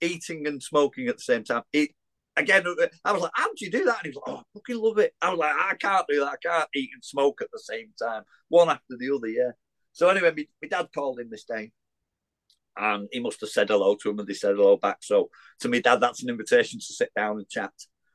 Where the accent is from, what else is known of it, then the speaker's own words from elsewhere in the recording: Widnes, North West England, United Kingdom; I had to be in bloody Widnes. It's my hometown.